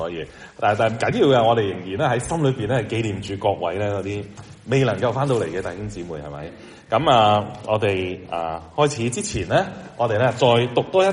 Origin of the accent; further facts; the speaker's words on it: China; 在新年我们中国人的新年刚刚开始新一年的时候